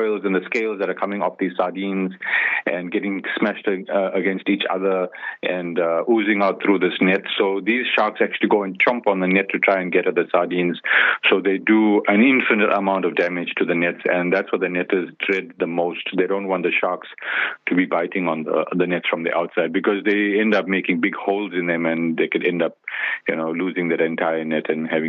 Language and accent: English; Durban, KwaZulu-Natal, South Africa; although I grew up in Durban, but I hadn't really experienced much of the sardine run.